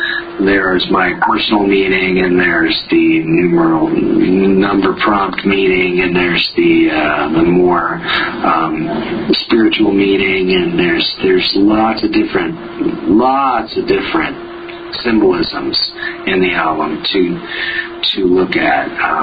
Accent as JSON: {"language": "English", "town": "Portland", "region": "Oregon", "country": "United States", "tie": "born or raised there", "lives_now": "Minnesota, United States", "said": "I grew up in Portland. I learned to ski at Mount Hood, where the U.S. ski team trains"}